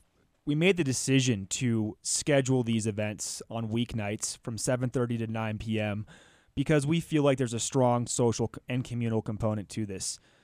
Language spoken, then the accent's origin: English; Bay Area, California, United States; now in Park City, United States; We both live here full time. We're from the Bay Area originally, but we love Utah.